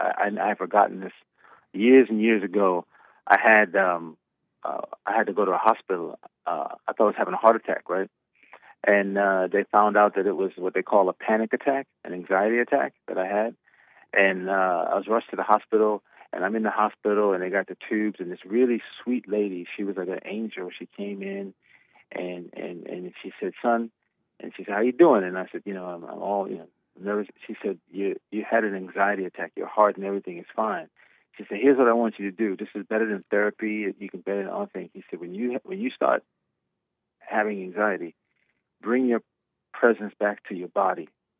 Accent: New York City, New York, United States; You know, I grew up in New York City. I met Trump.

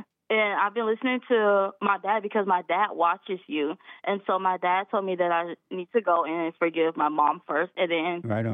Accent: Columbus, Georgia, United States; now in Daphne, United States; I'm originally from Columbus, Georgia.

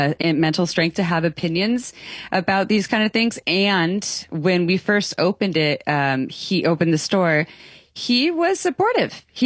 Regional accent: Santa Cruz, California, United States; growing up in Santa Cruz, being sixth generation Santa Cruzian, created my own thing that was helping people.

